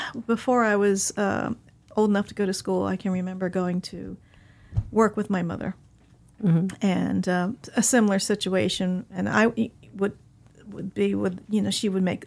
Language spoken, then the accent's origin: English; Pennington, New Jersey, United States; I can only describe growing up in Pennington as pretty much similar to a southern town, mm-hmm. Only in the north